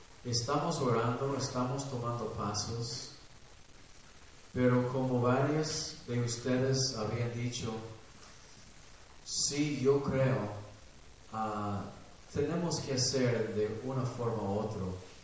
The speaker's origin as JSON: {"language": "Spanish", "country": "Mexico", "said": "pero somos mexicanos, ¿y qué? Aguantamos. Yo tengo 19 años viviendo aquí y nunca he tenido aire acondicionado"}